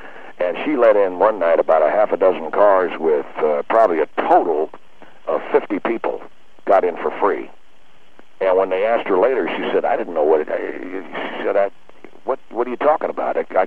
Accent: Seattle, Washington, United States; I grew up in Seattle, Washington.

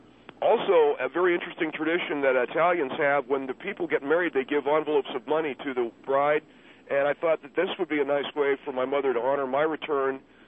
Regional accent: Redlands, California, United States; which my hometown is Redlands, California.

